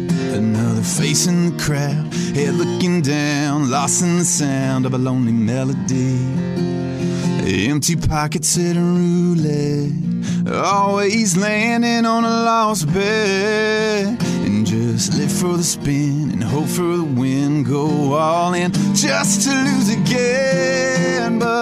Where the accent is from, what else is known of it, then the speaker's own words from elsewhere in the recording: Nashville, Tennessee, United States; But growing up in Nashville, I mean, the kids, they listen to everything. So that's what I was raised around is everything.